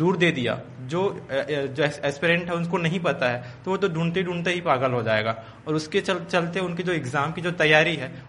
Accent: Raipur, Chhattisgarh, India; अब मैं लोकल रायपुर से हूँ तो मुझे पता है कि रायपुर में कौन कॉलेज कहाँ पे है

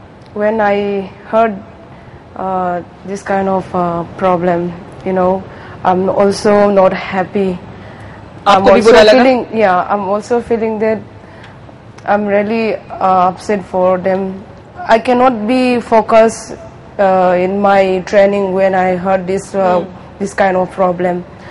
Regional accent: India; English is a second language; I'm also Indian. I'm doing this and that.

